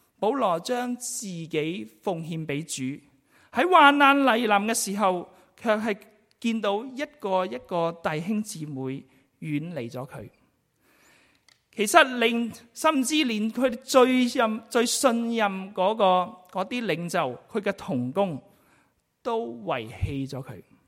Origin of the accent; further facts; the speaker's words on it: Guangdong, China; 正如好似我哋廣東人會講話，邊一個掂親佢都會死